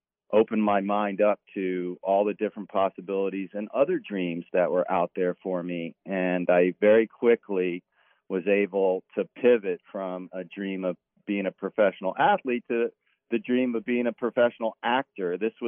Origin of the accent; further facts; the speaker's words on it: Washington, District of Columbia, United States; moved away as an adult; And I came to California. We grew up on the East Coast in Washington, D.C. I came to California, didn't know a single person